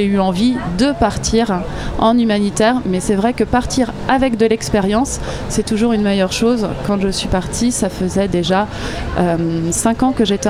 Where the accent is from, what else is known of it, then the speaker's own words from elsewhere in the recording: Saint-Nazaire, Pays de la Loire, France; Je suis de Saint-Nazaire. Je suis infirmière anesthésie, je travaille à l'hôpital de Saint-Nazaire.